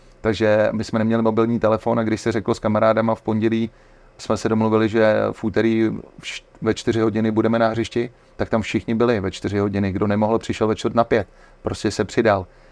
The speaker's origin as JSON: {"language": "Czech", "region": "Prague", "country": "Czechia", "tie": "born or raised there", "said": "A byla v Nebušicích a já jsem v té době žil v Řepích"}